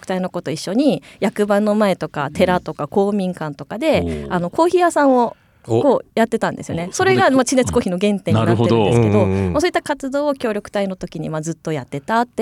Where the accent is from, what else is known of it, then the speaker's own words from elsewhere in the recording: Fukuoka, Japan; moved away as an adult; now in Oguni, Japan; はい、もう生まれも育ちも、うん、社会人経験もずっと福岡で